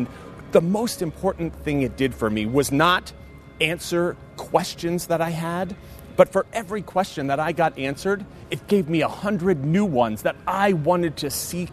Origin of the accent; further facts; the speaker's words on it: Pennsylvania, United States; When I was 7 years old, growing up in Eastern Pennsylvania, I was finally brave enough to go out in the dark sky